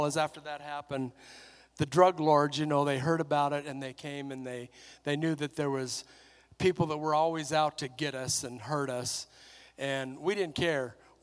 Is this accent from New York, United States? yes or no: no; Alaska, United States; Because I was raised in Alaska, and Alaska's cold, and I have no tolerance for cold anymore.